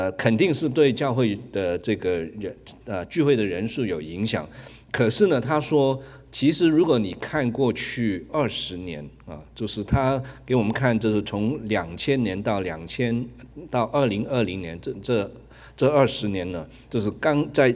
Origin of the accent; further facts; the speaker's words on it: Hong Kong; 我是香港长大的人，香港以前是英国的殖民地